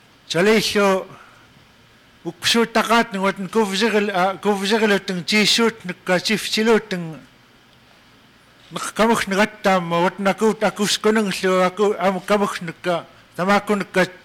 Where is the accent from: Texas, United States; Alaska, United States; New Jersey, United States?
Alaska, United States; Kotlik; I'm from Kotlik, Alaska. I'm representing Kotlik Yupik Corporation.